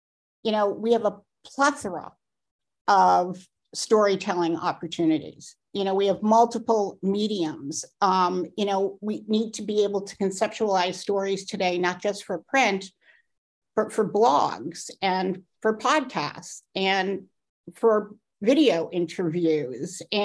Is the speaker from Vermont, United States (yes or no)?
yes; Vermont, United States; moved away as an adult; I went screaming from the dairy farm that I grew up on in Southern Vermont at age 18.